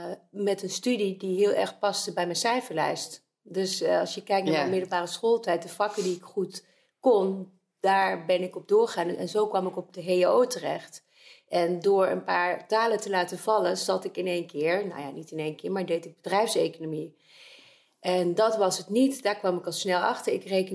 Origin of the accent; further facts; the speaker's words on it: Uden, North Brabant, Netherlands; also born or lived in Utrecht / Nijmegen; Heb lang in Brabant gewoond, in Uden. Ben opgegroeid daar. Ik ben daarna naar Den Bosch gegaan. Lange tijd in Nijmegen gewoond en inmiddels alweer 10 jaar in Bemmel.